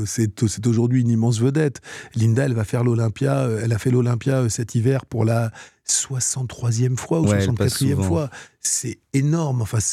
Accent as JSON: {"language": "French", "town": "Aulnay-sous-Bois", "region": "Île-de-France", "country": "France", "tie": "born or raised there", "also_born_or_lived": "Tunisia", "said": "je suis né à Aulnay-sous-Bois, j'ai vécu, enfin je suis né en Tunisie, mais j'ai vécu toute mon enfance à Aulnay-sous-Bois."}